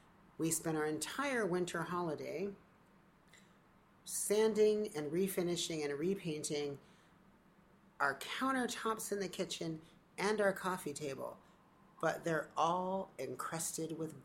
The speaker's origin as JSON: {"language": "English", "region": "the South", "country": "United States", "said": "I'm from the South."}